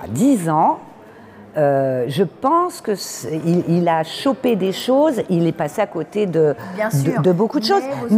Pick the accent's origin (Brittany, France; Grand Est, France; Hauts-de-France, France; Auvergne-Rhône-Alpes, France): Grand Est, France; Reims; De Reims.